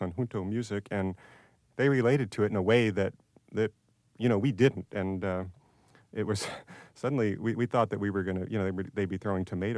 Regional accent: San Antonio, Texas, United States; I grew up in San Antonio, and there's a big Latino population.

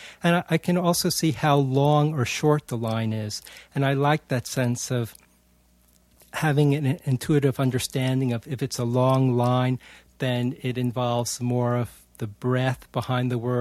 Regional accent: China; English is a second language; when I was a teenager growing up in China, the one thing I wanted to do was to become a poet.

